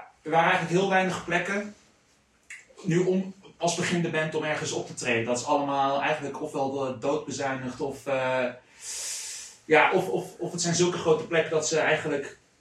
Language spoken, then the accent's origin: Dutch; Almere, Flevoland, Netherlands; Want we komen zelf uit Almere, ja.